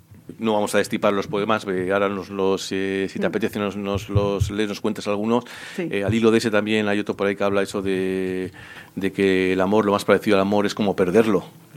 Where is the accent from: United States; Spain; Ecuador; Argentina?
Spain; Armintza, Basque Country; para ir desde Bilbao hasta mi pueblo, hasta Armincha, hay que coger el metro y luego un autobús.